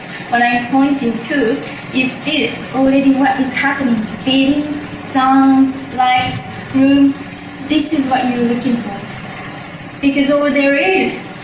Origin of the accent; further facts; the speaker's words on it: Tokyo, Japan; I'm from Tokyo, so I went for lots of shopping